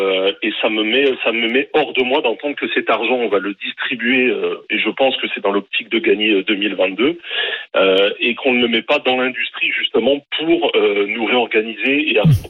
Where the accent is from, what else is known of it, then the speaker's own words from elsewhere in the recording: Hauts-de-France, France; Nord-Pas-de-Calais.